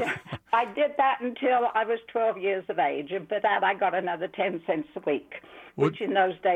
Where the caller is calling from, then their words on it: London, United Kingdom; I'm originally from England and from London.